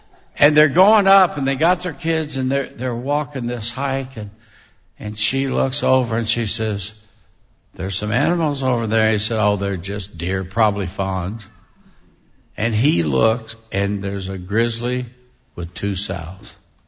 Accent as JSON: {"language": "English", "region": "Kentucky", "country": "United States", "said": "I'm from Kentucky, and they call me hillbilly."}